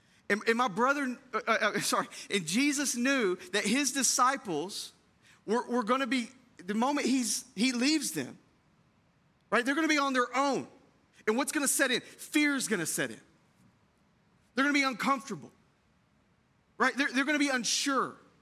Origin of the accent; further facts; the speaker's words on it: Tennessee, United States; my life growing up in East Tennessee. My family lived on about 30 acres, and we were outside of Knoxville in the sticks.